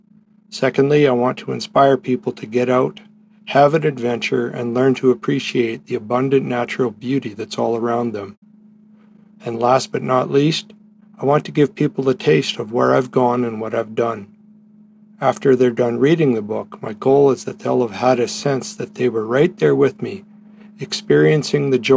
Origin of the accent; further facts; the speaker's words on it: Smithers, British Columbia, Canada; I'm from Smithers, British Columbia, and I would like to welcome you